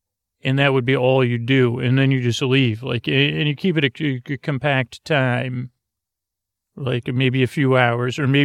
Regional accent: Syracuse, New York, United States; the fair really is a big deal to a child growing up in Syracuse, New York, at least to me.

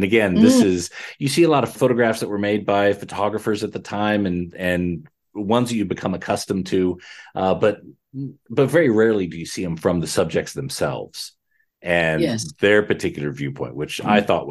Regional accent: California, United States; moved away as an adult; now in Australia; California.

